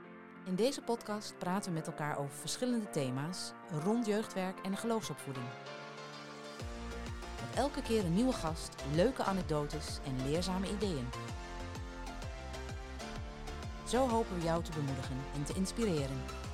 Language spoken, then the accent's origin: Dutch; Groningen, Netherlands; ik ben een Groninger en ik hou van Groningen. Er gaat ook niks boven Groningen.